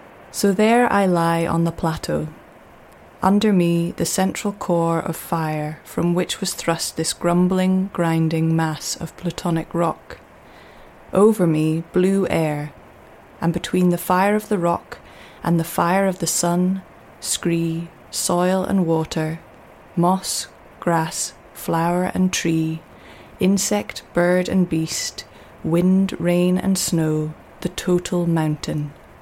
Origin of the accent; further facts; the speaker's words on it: Alford, Scotland, United Kingdom; So I grew up in Afford in Aberdeenshire, and my family, we always went on adventurous excursions around the place, like going up hills and camping.